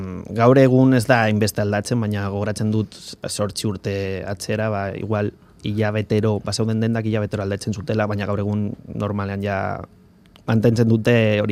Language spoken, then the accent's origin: Basque; Basauri, Basque Country, Spain; born there; Bertan, jaio nintzen, izan daiteko horrela, bai.